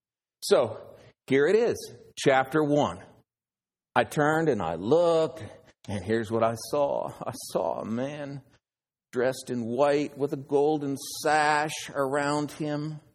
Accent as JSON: {"language": "English", "region": "Oregon", "country": "United States", "said": "Like Niagara Falls, or I'm from Oregon, in Oregon, Mama Falls."}